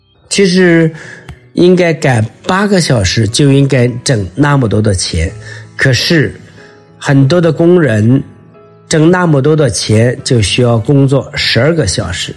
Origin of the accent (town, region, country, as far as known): China